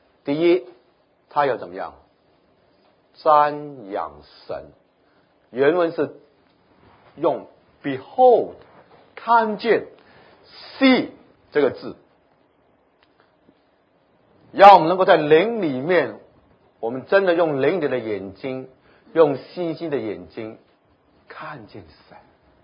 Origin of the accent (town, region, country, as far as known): China